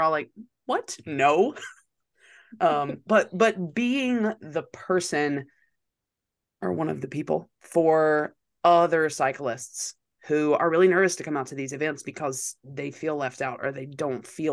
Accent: North Carolina, United States; I'm coming from North Carolina. So like we have mountains, but no, we don't.

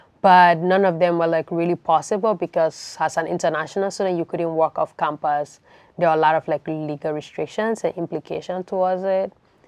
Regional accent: Monrovia, Montserrado, Liberia; moved away as an adult; now in Canada; I'm originally from Monrovia, Liberia, West Africa. And I was born there during the Civil War, and I grew there, did my high school, everything, and eventually got a scholarship to the U.S., and now I'm in Canada.

